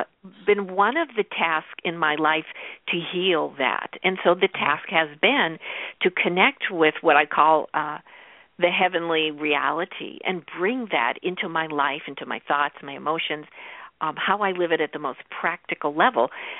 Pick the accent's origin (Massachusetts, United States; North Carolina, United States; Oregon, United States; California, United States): Massachusetts, United States; Boston; I grew up in Boston in a really crowded neighborhood.